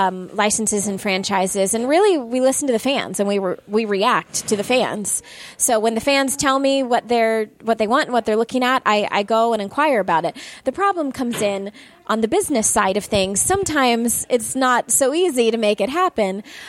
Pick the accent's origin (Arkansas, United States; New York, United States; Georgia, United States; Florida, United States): Florida, United States; Orlando; because I grew up in Orlando.